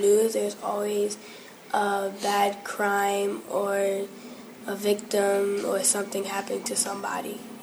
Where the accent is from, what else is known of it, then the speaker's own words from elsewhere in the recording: Brownsville, United States; Growing up in Brownsville, I'm not saying it was dangerous, but it wasn't perfectly safe